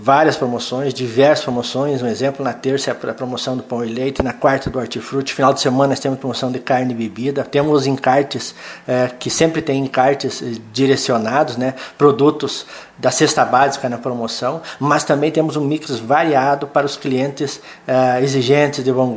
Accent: Não-Me-Toque, Rio Grande do Sul, Brazil; also born or lived in Carazinho; now in Lagoa Vermelha, Brazil; Eu sou natural de Carazinho, mas me criei em Não Me Toque, né? Desde os 13 anos eu morei em Não Me Toque até julho, onde que eu fui transferido pela Cotrijal para Lagoa Vermelha

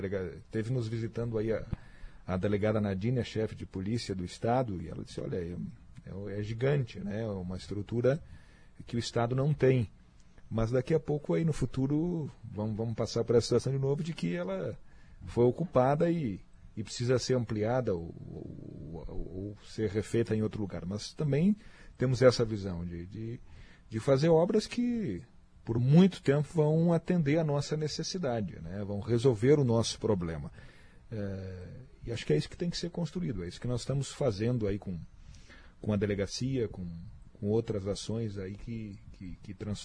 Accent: Passo Fundo, Rio Grande do Sul, Brazil; born there; eu não nasci em Amaral, né? Eu nasci em Passo Fundo. E aonde minha família morava hoje pertence a Mato Castelhano.

